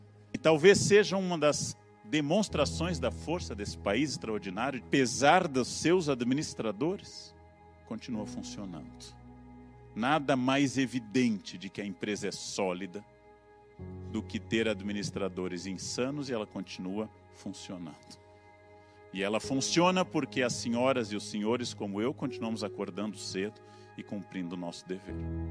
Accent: Brazil; Quero a minha casa, como diz Gandhi, aberta aos ventos do país e de todos os países, mas sou brasileiro. E como brasileiro falo

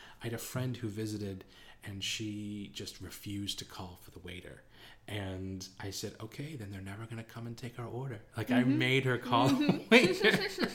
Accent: Boston, Massachusetts, United States; moved away; That's actually something we do in Boston. It's very mm-hmm. unique to my hometown. So that's not a new thing I picked up here.

